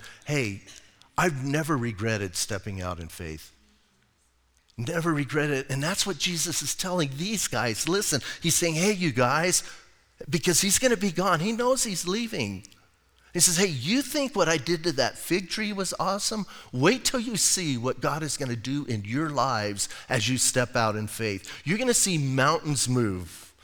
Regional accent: Bisbee, Arizona, United States; I'm from Bisbee, Arizona.

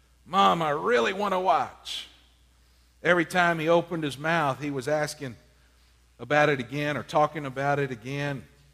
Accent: Texas, United States; And growing up in Central Texas, we almost never had a fire there, but it was a nice thing to think about at Christmas.

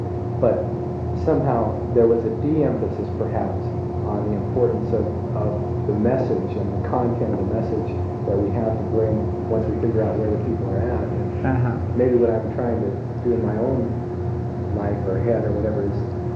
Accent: California, United States; I'm from Southern California, if I get, you know, my Frisbee and my suntan oil, and I get the beach evangelism

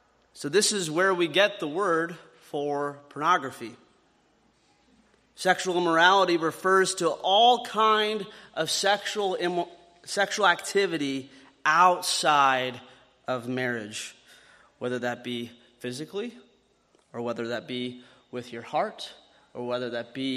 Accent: Iowa, United States; as most of you know by now, I grew up in Northwest Iowa.

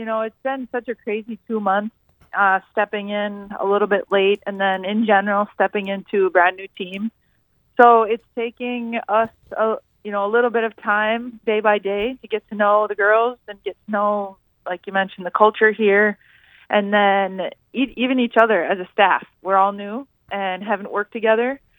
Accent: Wisconsin, United States; I'm from Wisconsin.

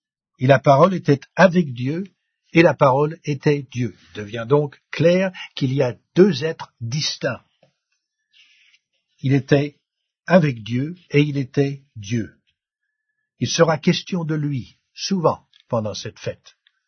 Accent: France; Je suis français, donc j'aime bien le bon pain.

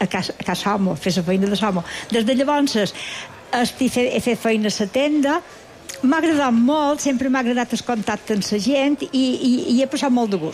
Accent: Binissalem, Balearic Islands, Spain; now in Inca, Spain; vaig estar uns anys fins que me vaig casar visquent a Binissalem, des que tenia 4 anys. O sigui, ara ja som d'Inca. I visc a Camp Blancos

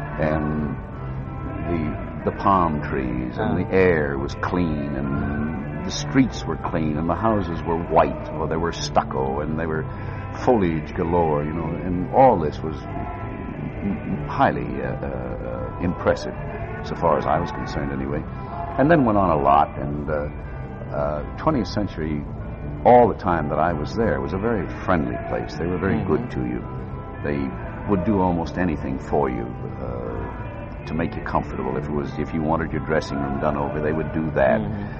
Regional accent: Kenosha, Wisconsin, United States; even though I was born in Kenosha, Wisconsin, just a short ways up here. Spent most of my life, my younger life, around here.

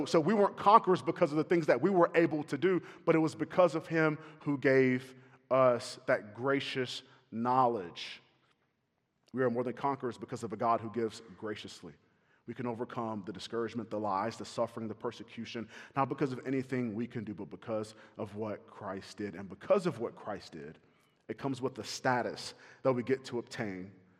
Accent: the Carolinas, United States; I grew up in the Carolinas. We went to the ocean often to fish, and so I had to learn.

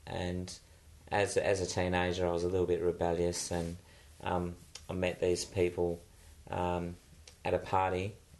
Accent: Bassendean, Western Australia, Australia; in Bassendean, in the little town that I grew up in Perth.

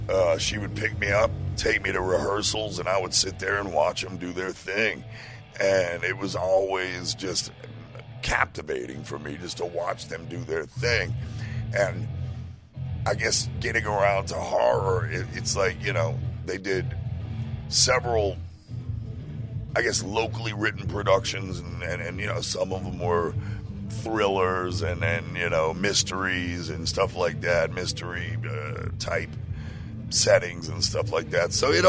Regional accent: New Orleans, Louisiana, United States; And the antiquate city of New Orleans itself, I grew up, my very first memories are of growing up in the French Quarter in a tiny little apartment with my mother.

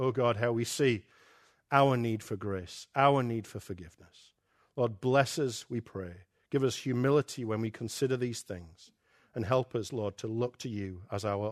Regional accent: England, United Kingdom; Is it because I'm English and not Scottish, like some other speakers here?

